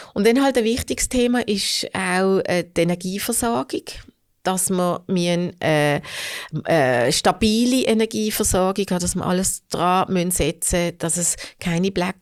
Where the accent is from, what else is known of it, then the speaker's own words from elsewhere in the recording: Hofstetten, Solothurn, Switzerland; Ich bin in Hofstetten aufgewachsen.